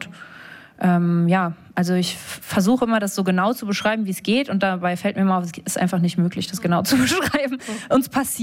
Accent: Berlin, Germany; born there; also born or lived in Darmstadt; now in Chemnitz, Germany; Ich bin ja in Berlin geboren, habe nach dem Abi dann auch wieder lange in Berlin gewohnt, habe aber nicht hier Abi gemacht.

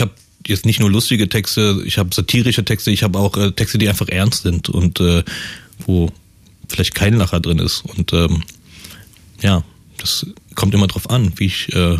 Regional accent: Krefeld, North Rhine-Westphalia, Germany; ich bin halt mit anderthalb Jahren von Afghanistan weg und ich kenne Afghanistan in dem Sinne gar nicht und kann auch nicht sagen, dass es meine Heimat ist, weil Heimat immer der Ort ist, wo man auch aufwächst. Und da würde ich sagen, ist Krefeld natürlich zutreffender.

